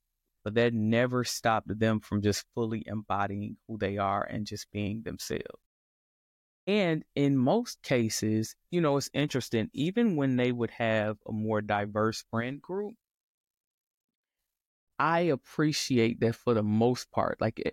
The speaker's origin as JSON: {"language": "English", "town": "Detroit", "region": "Michigan", "country": "United States", "tie": "born or raised there", "said": "one of the biggest blessings of me growing up in Detroit around pretty much nothing but Black folks was that I never felt like I had to compete with Blackness as the centerpiece of the fight."}